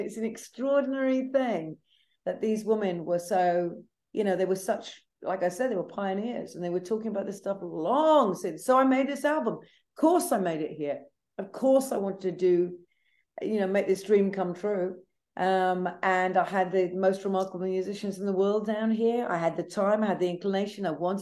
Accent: United Kingdom; because as a Brit, you know, I would say every two minutes something weird would happen

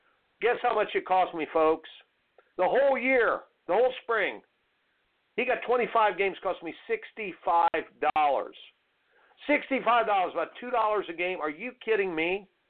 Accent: Indiana, United States; I grew up in Indiana playing basketball. I grew up in Indiana.

